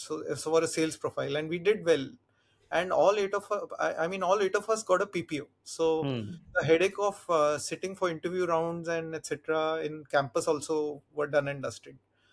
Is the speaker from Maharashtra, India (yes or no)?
no; Delhi, India; So dad was in the army. So we were traveling everywhere. So my life was mostly in hostels and various army cantonments. But then we settled down in Delhi. You can make out I'm more or less like a Delhi Punjabi kind of a person.